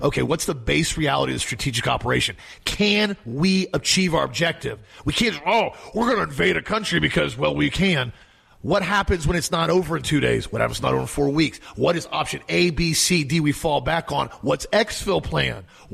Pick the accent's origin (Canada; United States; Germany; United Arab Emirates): Germany; But we are German. We're from Germany. I can say whatever I want about Germany.